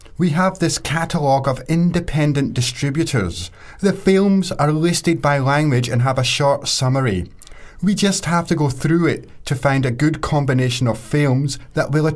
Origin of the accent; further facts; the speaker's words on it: Scotland, United Kingdom; from Scotland and I'm in fourth year journalism.